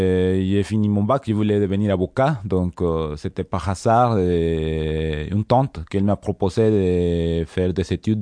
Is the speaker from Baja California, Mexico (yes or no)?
no; Hermosillo, Sonora, Mexico; je suis de Hermosillo.